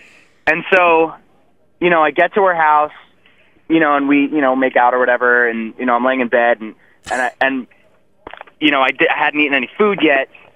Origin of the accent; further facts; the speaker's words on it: New Jersey, United States; we grew up in New Jersey together.